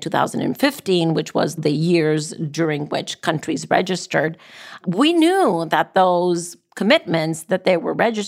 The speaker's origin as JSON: {"language": "English", "country": "Costa Rica", "said": "So even in Costa Rica, my home country, 2015 plus 5 is 2020."}